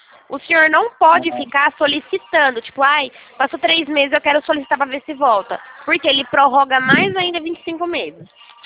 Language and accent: Portuguese; São Paulo, Brazil; sou de São Paulo.